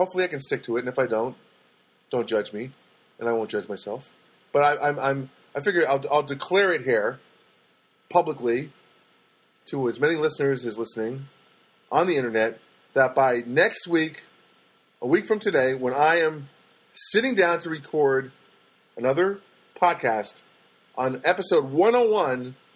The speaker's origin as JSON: {"language": "English", "region": "New Jersey", "country": "United States", "tie": "born or raised there", "said": "Because I grew up in Jersey."}